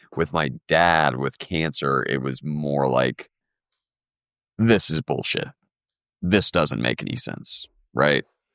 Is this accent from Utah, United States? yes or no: no; Columbus, Ohio, United States; I grew up in a well-to-do community. I grew up in Columbus, Ohio. The community I grew up in is it's called Grandview Heights.